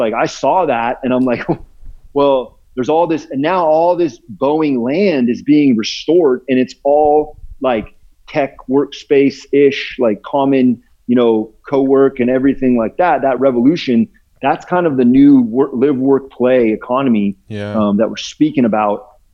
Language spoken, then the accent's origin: English; Long Beach, California, United States; I'm from Long Beach. I grew up around here.